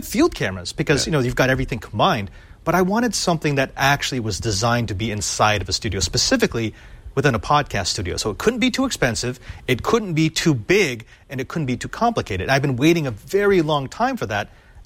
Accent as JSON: {"language": "English", "country": "Philippines", "said": "you can tell I'm Filipino because I still have the plastic on it"}